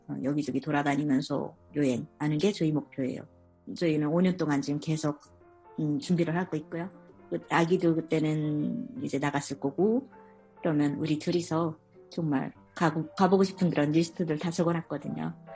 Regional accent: South Korea; 나 한국에서 왔어.

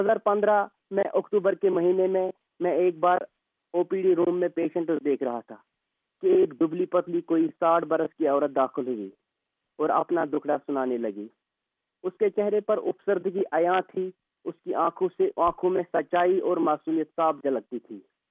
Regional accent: Pulwama, Jammu and Kashmir, India; اور میں Indian occupied Kashmir کے ضلع پلوامہ کا رہنے والا ہوں. میری پیدائش 1991 میں ہوئی.

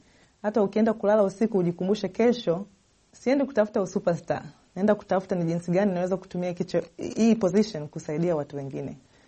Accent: Tanzania; Kila nikiongea na watu nikwambia nimetoka Tanzania, wanasema Tasmania. Nasema hapana, nimetoka Tanzania.

